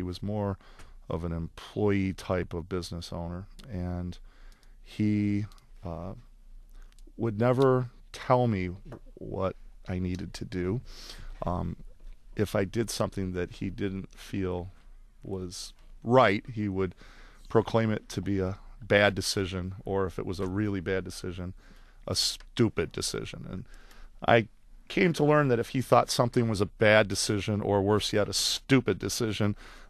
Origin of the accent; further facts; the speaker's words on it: Royal Oak, Michigan, United States; also born or lived in Detroit; I was born in Detroit, grew up on Prevost Street. We lived in Detroit until I was 7 years old. And then my parents bought a house in Royal Oak where I lived until I married.